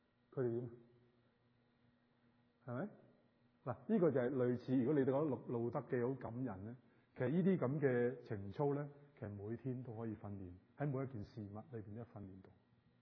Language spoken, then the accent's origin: Chinese; China; 我们中国人有一个说话，就是说呢，啲夫妇大难临头的时候就咩啊？就各自飞嘛